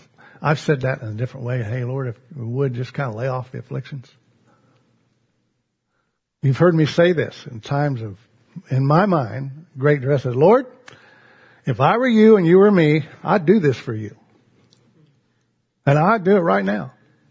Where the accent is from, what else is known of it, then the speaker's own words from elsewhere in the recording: Lakin, Kansas, United States; We grew up together in Lakin, Kansas